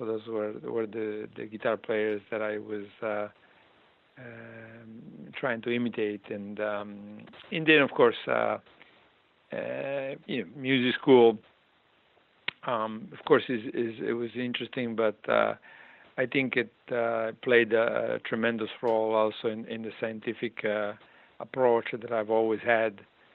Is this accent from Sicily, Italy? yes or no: no; Genoa, Liguria, Italy; And then my region where I grew up in Liguria, in the northwest of Italy, turns out to be Genova, my city